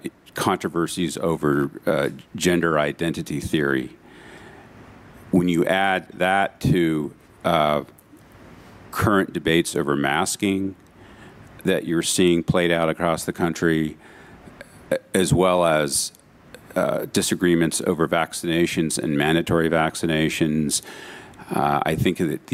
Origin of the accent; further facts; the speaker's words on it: Virginia, United States; In a state, I'm from Virginia. That is a state that is, frankly, anti-charter school.